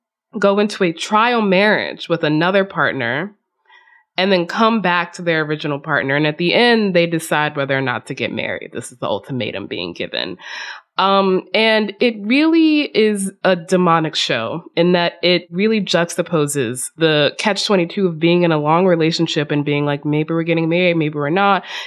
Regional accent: the South, United States; But also I grew up in the South.

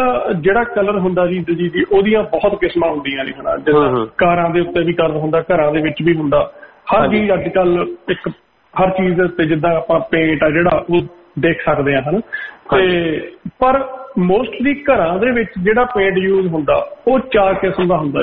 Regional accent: Punjab, India; now in Australia; ਮੇਰਾ ਪਿੰਡ ਵੈਸੇ ਸਾਹਮਣੇ ਵਾਲਾ ਜੀ ਜ਼ਿਲ੍ਹਾ ਲੁਧਿਆਣਾ ਸਾਡਾ

